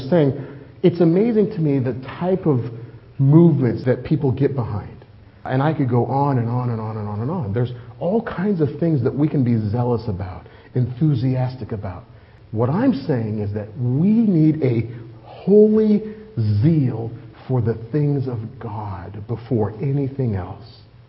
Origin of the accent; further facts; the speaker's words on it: United States; Am I proud to be an American? Absolutely. Is there any other country that I'd rather live in? No way. I love living here.